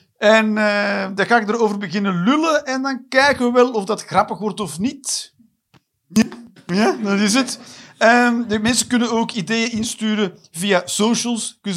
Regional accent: Flanders, Belgium; Ik ben een Vlaming.

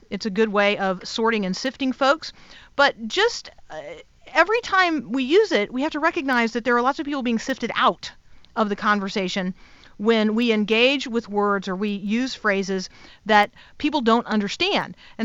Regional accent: Tampa, Florida, United States; Now, I did grow up in Tampa, Florida, and so I know a little Spanglish, and there are some words that have been mushed together from English and Spanish that I can understand.

